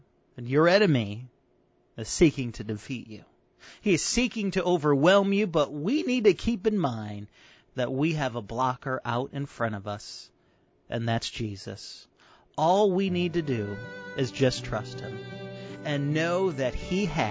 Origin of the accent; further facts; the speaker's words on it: Chicago, Illinois, United States; And, you know, I'm from Chicago, and my Bears are looking pretty good this year.